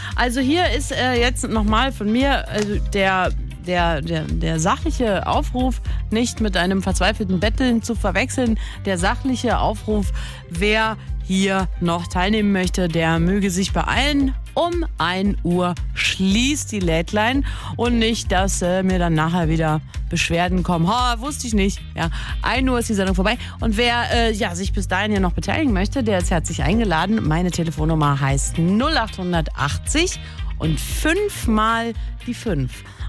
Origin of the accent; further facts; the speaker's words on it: Dresden, Saxony, Germany; born there; Aber das ist tatsächlich so, dass ich bin geboren in Dresden, was in Sachsen ist.